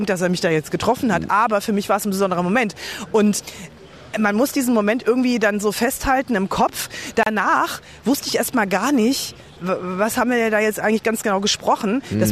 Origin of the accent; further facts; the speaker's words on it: Germany; habe ich gesagt, ich bin aus Deutschland, aus Germany